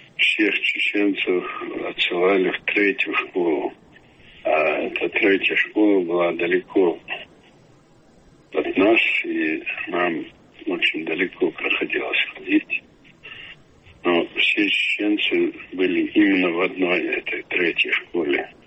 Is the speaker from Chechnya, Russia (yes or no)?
yes; Urus-Martan, Chechnya, Russia; Ну, потом мы уехали в родное село, в Росмартан. И там тоже жили на улице.